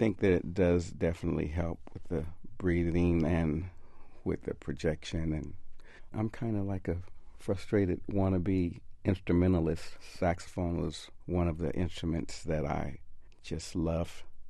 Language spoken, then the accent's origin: English; Denver, Colorado, United States; The latest one was in my hometown, Denver, Colorado, at the World Series.